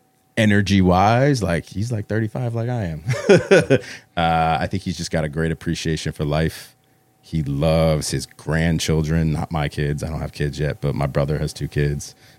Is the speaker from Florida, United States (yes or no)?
no; North Haven, Connecticut, United States; I am from New Haven and North Haven. Born at Yale New Haven Hospital. Went to New Haven private school growing up, but lived in North Haven, Connecticut, and my folks still live in North Haven.